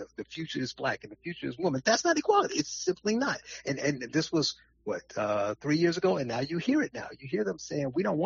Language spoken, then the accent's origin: English; Gary, Indiana, United States; I grew up in Gary and I was poor.